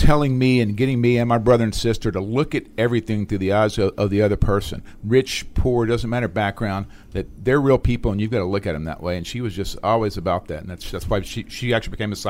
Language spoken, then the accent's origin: English; Panama City, Florida, United States; born there; Born in Panama City, Florida.